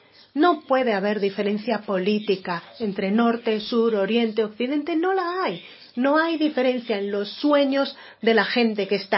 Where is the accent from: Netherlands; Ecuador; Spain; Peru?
Netherlands; Spanish is a second language; Creo también que en mi país, los Países Bajos, tienen una función en todo esto.